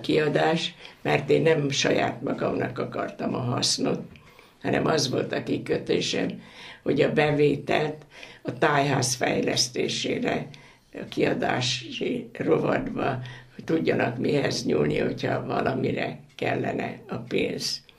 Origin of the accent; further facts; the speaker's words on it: Balatonkenese, Veszprém County, Hungary; born there; Ugye hát én is itt születtem Kenesén